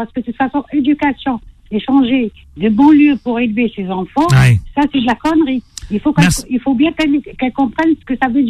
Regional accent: Algeria; moved away as an adult; now in France; Moi, je suis venue d'Algérie à l'âge de 21 ans.

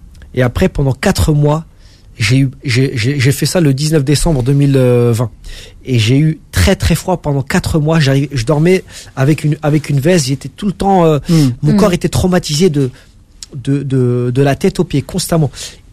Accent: Paris, Île-de-France, France; je suis parisien, j'ai toujours vécu à Paris.

